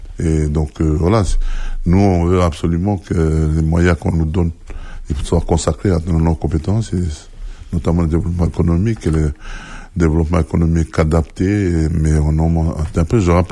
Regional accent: Yaté, South Province, New Caledonia; Bon, comme je suis originaire de Yaté

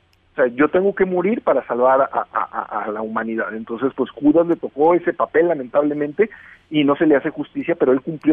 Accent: Mexico; porque como mexicanos a veces ni siquiera conocemos nuestra religión

